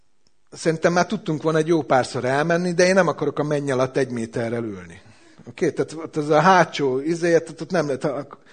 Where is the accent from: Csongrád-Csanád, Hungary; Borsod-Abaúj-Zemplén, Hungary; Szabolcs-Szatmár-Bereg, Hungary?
Csongrád-Csanád, Hungary; Szeged; Bocsánat, szegediként.